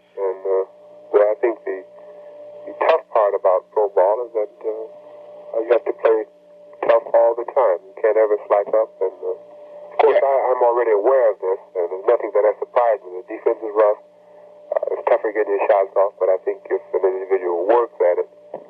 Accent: Chicago, Illinois, United States; I personally was from the Chicago area. I'm from the Chicago area.

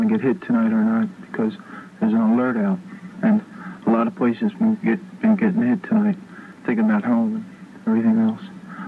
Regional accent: New Jersey, United States; …, New Jersey.

